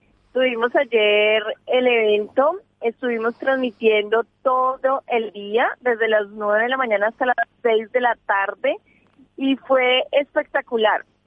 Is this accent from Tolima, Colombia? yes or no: no; Cali, Valle del Cauca, Colombia; Yo soy de Cali.